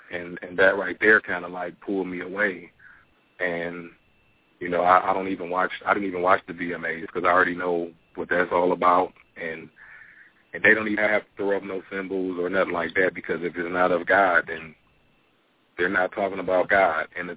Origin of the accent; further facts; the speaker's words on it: Detroit, Michigan, United States; Oh, I'm calling from Louisiana. I'm originally from Detroit.